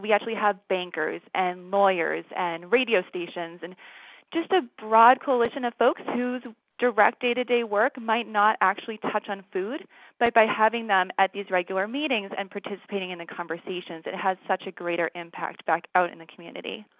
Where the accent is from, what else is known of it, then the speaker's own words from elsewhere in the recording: Massachusetts, United States; actually a resident of Massachusetts originally, so it was really great to hear what's going on in my home state.